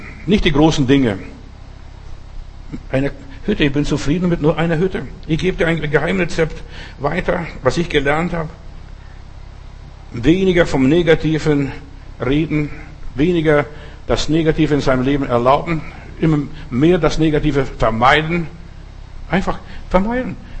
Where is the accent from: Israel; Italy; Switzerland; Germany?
Switzerland; bin ich ein Schweizer, ein Bergler, verstehst?